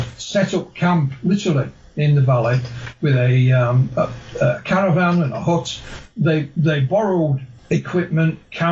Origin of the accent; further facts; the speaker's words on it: East Ardsley, Yorkshire and the Humber, United Kingdom; born there; also born or lived in Tingley; I was born in East Ardsley, just outside of Wakefield.